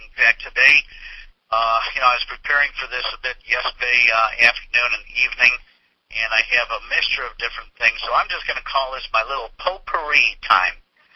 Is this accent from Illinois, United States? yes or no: yes; Chicago, Illinois, United States; now in Springfield, United States; I am, like Annette said, in Springfield, Illinois. However, I was born and raised up in the Chicago area.